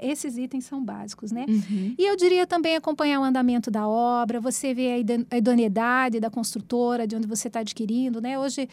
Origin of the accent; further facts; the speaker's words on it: Brazil; até como um bom brasileiro, a gente não tem o costume de ler, né?